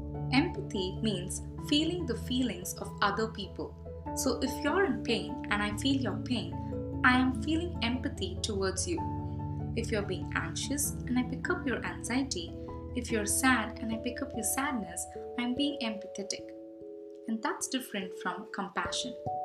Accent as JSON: {"language": "English", "region": "South India", "country": "India", "second_language": "English", "said": "If I think myself as a South Indian, I will be more inclined to my native language speaking people. If I think about myself as an Indian, I will be more inclined towards helping the suffering of Indian people."}